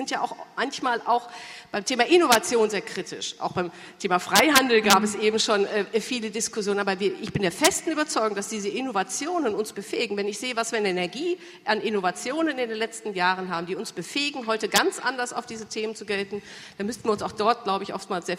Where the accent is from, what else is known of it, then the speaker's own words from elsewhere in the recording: Rhineland, Germany; und ich bin auch Rheinländerin